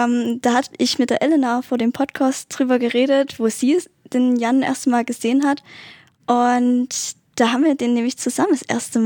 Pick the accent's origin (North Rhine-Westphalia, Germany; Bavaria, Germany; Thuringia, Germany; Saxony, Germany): Saxony, Germany; Bernsdorf; Wir kommen aus Bernsdorf. Das ist das schönste Dorf überhaupt